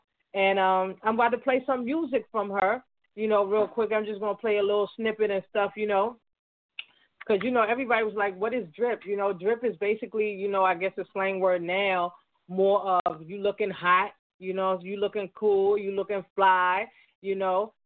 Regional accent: Nigeria; even though I'm not from South Africa, but I am Nigerian, though.

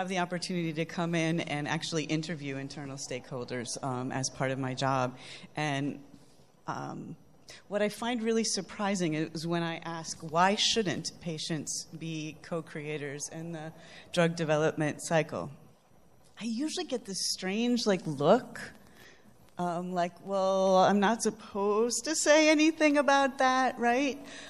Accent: Chicago, Illinois, United States; I'm from Chicago. That's incredibly important that you must be a Cubs fan.

